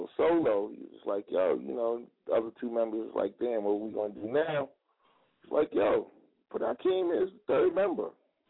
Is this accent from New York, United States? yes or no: yes; Brooklyn, New York, United States; I'm born and bred in Brooklyn, Lafayette Garden Projects and whatnot